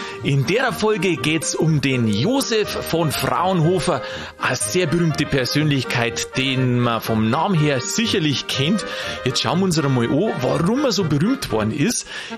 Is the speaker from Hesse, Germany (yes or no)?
no; Bavaria, Germany; Und ich komme ja auch aus Niederbayern.